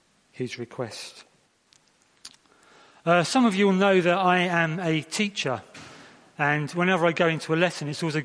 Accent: Brighton and Hove, South East England, United Kingdom; what we are like as normal, everyday people growing up in Brighton and Hove.

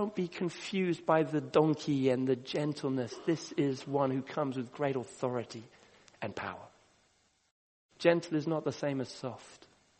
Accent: Kenya; When I was growing up in Kenya, she came to Kenya when I was really quite young, and my mom was so excited.

